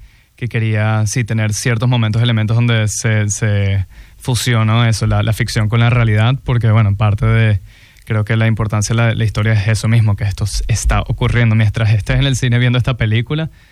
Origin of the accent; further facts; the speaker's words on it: Venezuela; soy venezolano, estoy estudiando en Los Ángeles cine y en mi país está mi generación saliendo a la calle